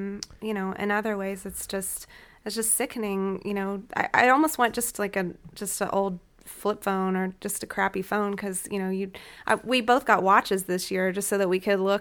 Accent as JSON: {"language": "English", "town": "Justin", "region": "Texas", "country": "United States", "tie": "born or raised there", "also_born_or_lived": "Denton", "said": "Well, I grew up in Justin, Texas"}